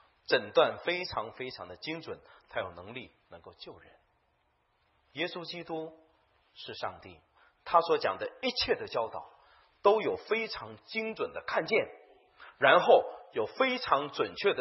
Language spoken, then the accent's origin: Chinese; China; now in Canada; 从民族性来讲，我是中国人，属于那个国。从疆土性来讲，我是加拿大人，我站在加拿大，差不多是这样。